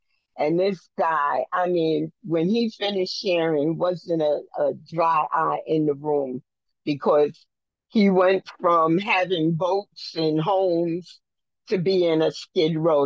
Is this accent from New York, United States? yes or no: yes; New York City, New York, United States; Yes, and I'm from New York City, area called Southeast Queens, and that's where I got sober and remained sober till today.